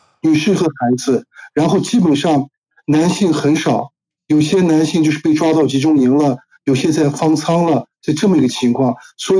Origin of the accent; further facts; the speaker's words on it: Urumqi, Xinjiang, China; 我本身是维吾尔人，但这个事情你们也知道是乌鲁木齐，我的家乡也是乌鲁木齐。